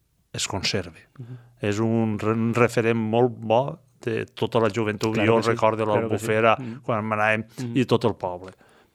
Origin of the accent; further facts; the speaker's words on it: Gaianes, Valencian Community, Spain; born there; El meu poble, jo, soc nascut allí, em van dir foraster, m'han dit de tot. Més amor, jo tinc molt amor al meu poble. I tots els dies estic en Gaianes.